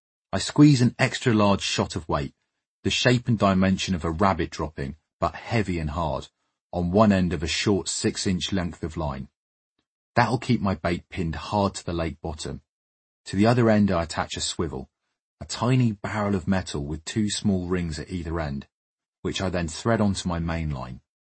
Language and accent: English; East of England, United Kingdom; born there; I was born in the Cambridgeshire Fens, one of two, 5 minutes before my twin sister Anna, with a little brother Tom, coming along some 7 years later.